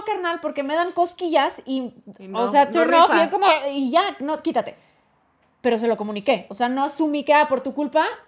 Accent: Colombia; Soy de Colombia y a mis 20 años fui a hacerme mi primer citología.

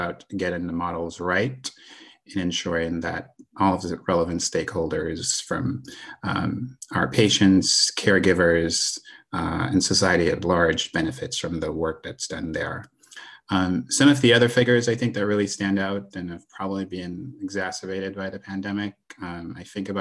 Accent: Dominica; I grew up in the Caribbean. I grew up in the Caribbean in a small island called Dominica. It's about 290 square miles and a population of about 72,000 people.

